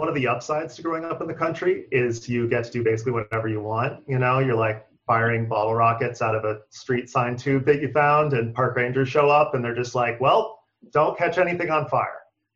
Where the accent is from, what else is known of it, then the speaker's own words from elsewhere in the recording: Oregon, United States; I growing up in Eastern Oregon, a lot of your friends join the military, sometimes get the GI Bill, et cetera.